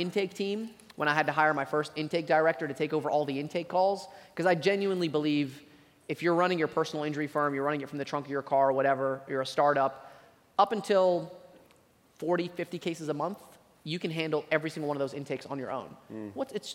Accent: Dalton, Georgia, United States; I grew up in Dalton with a big Mexican population.

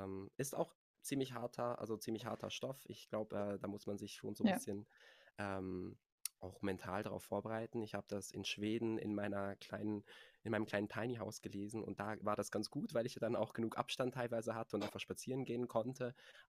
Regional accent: Berlin, Germany; Ja, ich bin in Berlin groß geworden. Ich lebe in Berlin. Ich lebe mittlerweile aber auch ein bisschen so am Rand, also auch so am Wald, aber ich bin schnell in der Stadt. Und es ist immer noch Berlin, laut Postleitzahl.

